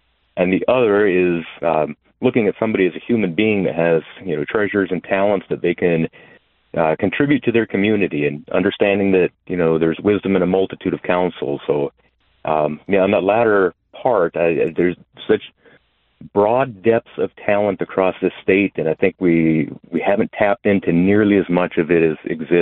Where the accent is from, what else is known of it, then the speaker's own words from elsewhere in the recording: Colorado, United States; also born or lived in Montana; now in North Dakota, United States; Yeah, so I am a North Dakota transplant from 2008. At the time of the financial crisis, I'd moved here from Montana. But I actually grew up in Colorado and lived there until about